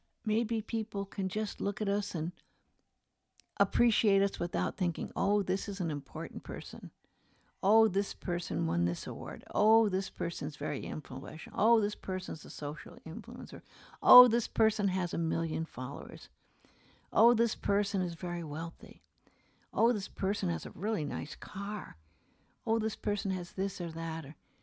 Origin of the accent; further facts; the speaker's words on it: Beverly Hills, California, United States; I grew up in Beverly Hills. There were so many people who had so much